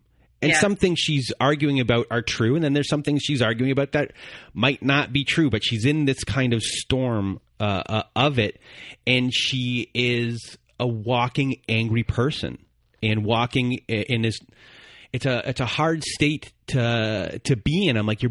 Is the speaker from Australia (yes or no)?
no; Canada; we're Canadian. My mom's been down in Florida in some of the winters.